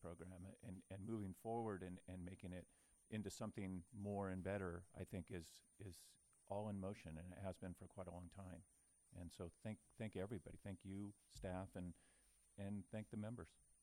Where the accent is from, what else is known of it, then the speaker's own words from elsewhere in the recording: Sebastopol, California, United States; I know that, again, my hometown of Sebastopol recently joined up